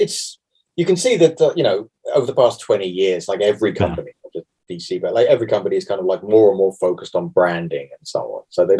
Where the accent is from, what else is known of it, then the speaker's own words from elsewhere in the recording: London, United Kingdom; I know, because I'm from South London myself